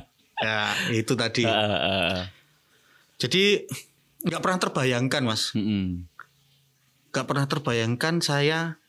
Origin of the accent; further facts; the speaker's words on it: Kediri, East Java, Indonesia; Terus dari Kediri ke sini, karena di daerah saya banyak ikan